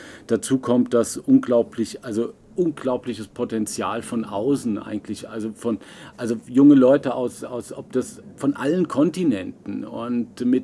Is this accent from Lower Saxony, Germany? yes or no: no; Berlin, Germany; Also ich komme ja jetzt nun aus Berlin, Berlin der Hochburg aller Startups